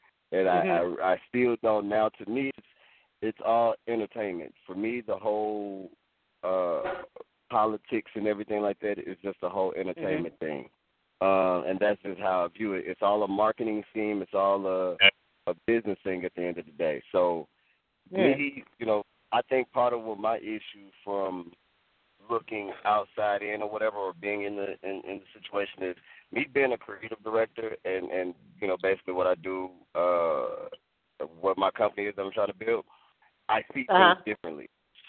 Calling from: Atlanta, Georgia, United States; Yeah, in Atlanta.

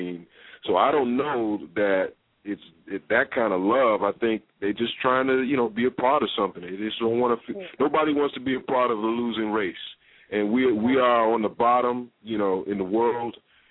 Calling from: Philadelphia, Pennsylvania, United States; Oh, I'm in Philadelphia, Pennsylvania.

